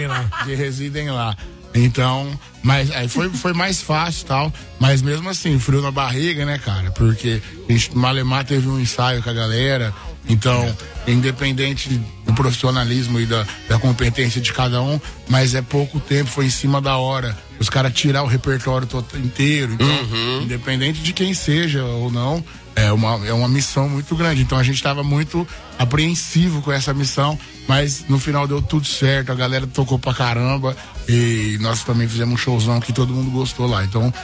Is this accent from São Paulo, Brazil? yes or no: no; Cambé, Paraná, Brazil; porque a gente é de Londrina, lá de Cambé, Londrina.